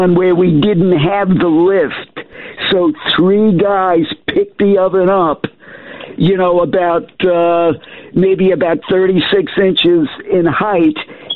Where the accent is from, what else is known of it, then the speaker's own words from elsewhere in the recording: Long Island, New York, United States; I'm from Long Island.